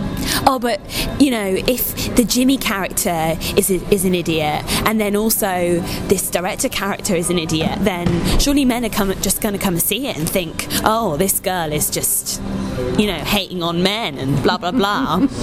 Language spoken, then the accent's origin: English; West Midlands, United Kingdom; because I'm from Warwickshire and I've just always loved it